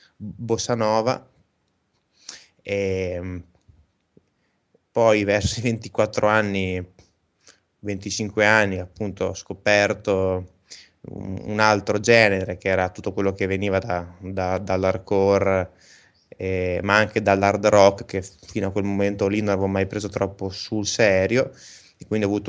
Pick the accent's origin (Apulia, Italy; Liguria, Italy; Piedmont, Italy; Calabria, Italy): Liguria, Italy; La Spezia; poi ho avuto delle esperienze in formazioni nel mio paese, io sono della Spezia, in provincia di non so più cosa